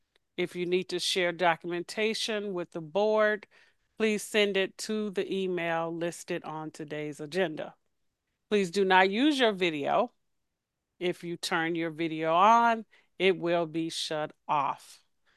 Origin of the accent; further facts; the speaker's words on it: the South, United States; I'm from the South, I'm used to being a little relaxed.